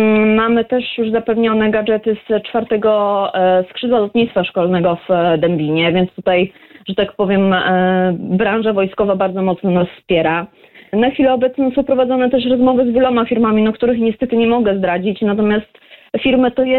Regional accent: Lublin Voivodeship, Poland; nie jestem z Lublina, tylko z powiatu ryckiego

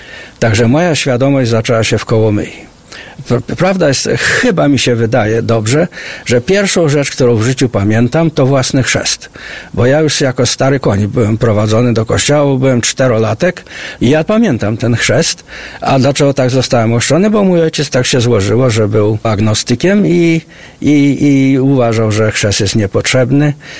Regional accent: Toruń, Kuyavian-Pomeranian Voivodeship, Poland; born there; Ponieważ był w pułku toruńskim, więc ja się urodziłem w Toruniu.

